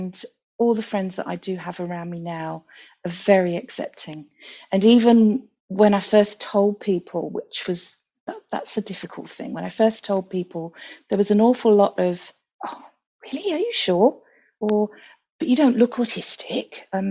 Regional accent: United Kingdom; when I say I'm British, I actually identify more with being European, to be honest, because that's kind of how I feel.

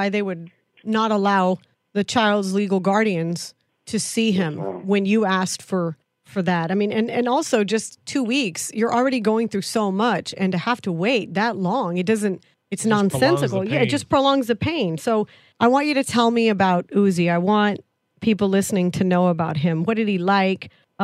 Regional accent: Texas, United States; because I'm from Texas, so this is not a story that we just bypass.

